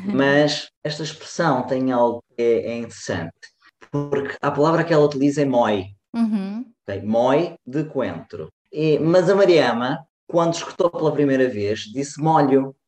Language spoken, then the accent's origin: Portuguese; Azores, Portugal; accent: Azorean; Eu não consigo falar a expressão sem o sotaque dos Açores, ok?